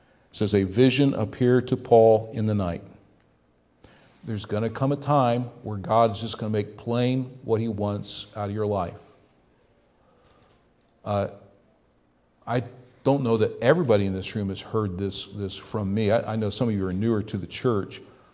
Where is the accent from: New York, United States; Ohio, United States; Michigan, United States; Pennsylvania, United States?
Ohio, United States; You know, I grew up in Ohio.